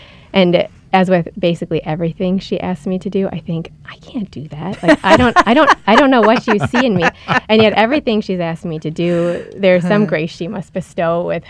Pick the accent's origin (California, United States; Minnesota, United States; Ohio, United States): Minnesota, United States; now in Ave Maria, United States; I am native to Minnesota, actually this side of town.